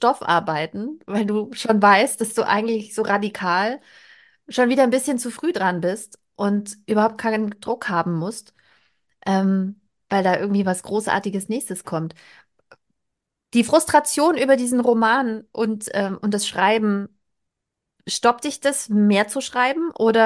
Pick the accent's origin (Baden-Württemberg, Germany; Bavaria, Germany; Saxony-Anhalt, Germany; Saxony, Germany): Bavaria, Germany; ich komme aus Bayerisch-Schwaben, das ist Home-Turf.